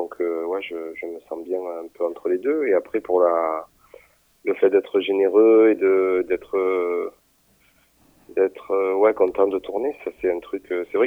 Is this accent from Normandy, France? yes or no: no; Corsica, France; c'est les mon enfance en Corse, c'est que j'ai ressenti